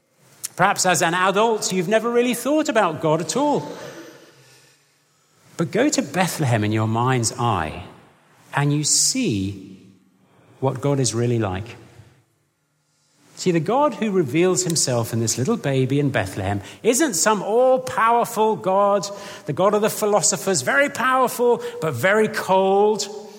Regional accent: Croydon, London, United Kingdom; And I can say that because I am from Croydon.

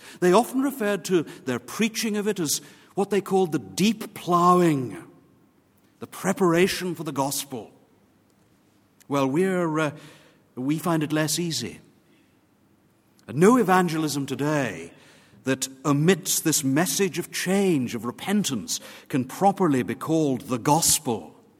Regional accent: Northern Ireland, United Kingdom; When I was a small boy growing up in Sunday school in Northern Ireland, we were made to learn the Westminster Shorter Catechism, 1648

